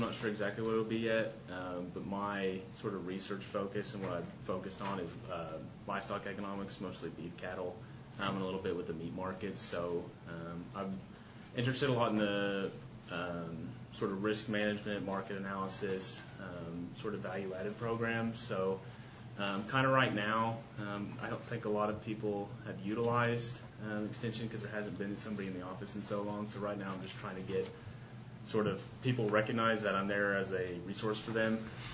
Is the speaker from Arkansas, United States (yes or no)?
yes; Harrison, Arkansas, United States; So I'm actually from Harrison